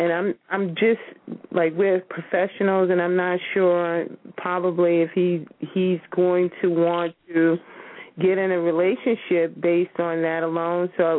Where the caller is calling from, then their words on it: Brooklyn, New York, United States; I'm calling from Brooklyn, New York.